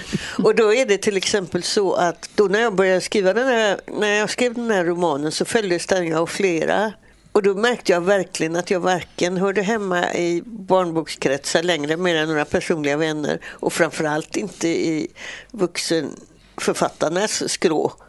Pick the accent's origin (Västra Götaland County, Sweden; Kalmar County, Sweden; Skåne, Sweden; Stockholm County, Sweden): Västra Götaland County, Sweden; Gothenburg; när jag var barn i Örgryte, vi hade ingen bil.